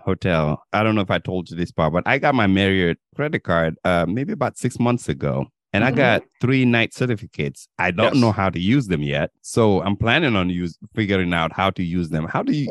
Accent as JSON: {"language": "English", "town": "Fajara", "country": "Gambia", "tie": "born or raised there", "said": "You know, I grew up in Fajara."}